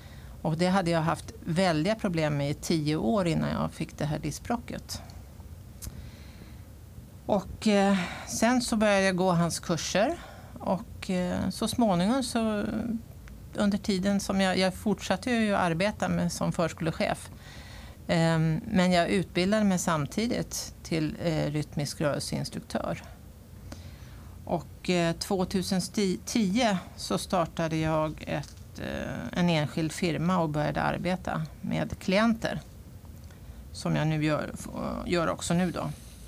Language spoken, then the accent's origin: Swedish; Tyresö, Stockholm County, Sweden; born there; Ja, jag är ju född här i Tyresö på 50-talet.